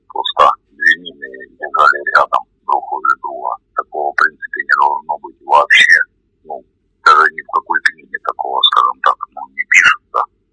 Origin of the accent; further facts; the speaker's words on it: Donbas, Ukraine; also born or lived in Bryansk; Потом мне было лет 5, родители переехали сюда, на Донбасс, то есть отец работать на шахты.